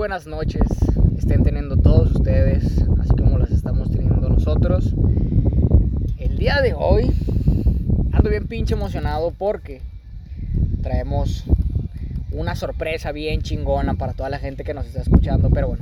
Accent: Monterrey, Nuevo León, Mexico; somos dos regios que de toda la vida, no somos adoptados, aquí nacimos. Nuestra familia aquí nació, somos regios.

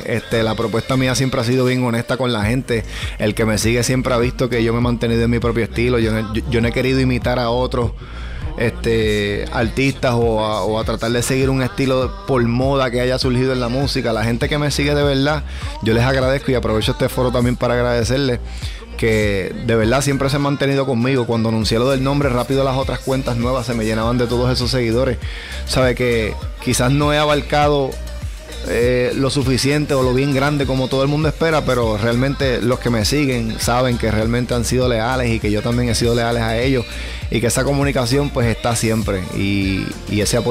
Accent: Puerto Rico; ese apellido es de España, realmente es su origen, pero yo soy full puertorriqueño, pero sí

